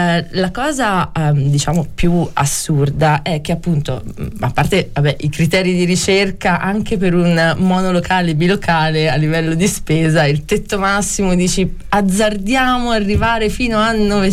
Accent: Senigallia, Marche, Italy; moved away as an adult; now in Florence, Italy; Che vengo dalle Marche, sono di Senigallia e vivo qua da 19 anni.

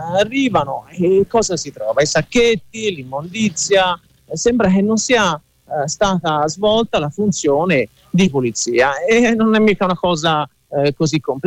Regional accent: Florence, Tuscany, Italy; born there; ho un negozio di ottica qui in Via Romana, sono fiorentino di nascita, ho scelto questa strada perché io sono qui da pochi anni, prima stavo in un'altra zona, Via della Vigna

